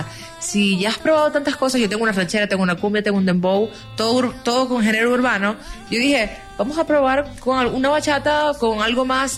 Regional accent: Venezuela; now in Mexico; por lo menos yo que soy venezolana, México es un país hermano.

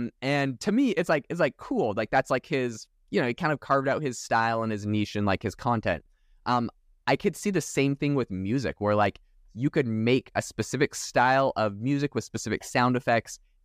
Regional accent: Canada; now in United States; I'm from Canada, but I don't live there.

